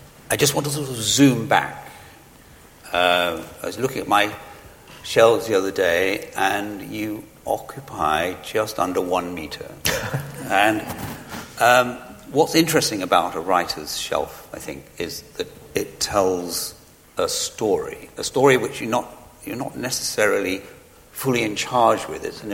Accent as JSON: {"language": "English", "region": "England", "country": "United Kingdom", "said": "I'm English"}